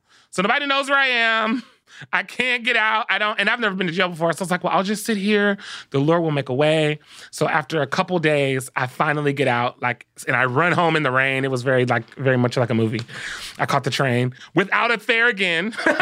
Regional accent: Compton, California, United States; And I grew up in Compton. It's a little hood, you know what I'm saying?

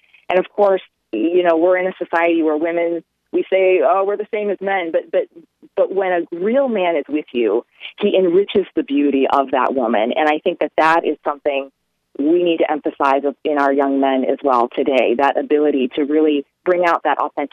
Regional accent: Ohio, United States; He was from Florida. I was originally from Ohio.

